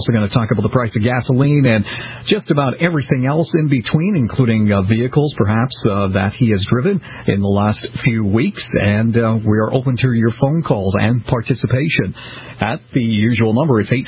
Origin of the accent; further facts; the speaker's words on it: Boston, Massachusetts, United States; as does my hometown of Boston